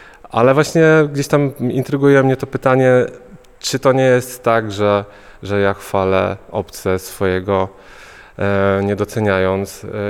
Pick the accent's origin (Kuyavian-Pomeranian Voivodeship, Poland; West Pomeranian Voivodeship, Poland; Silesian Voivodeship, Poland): Silesian Voivodeship, Poland; No ja jestem skromnym chłopakiem ze Śląska, który przyjechał tutaj przez Bielsko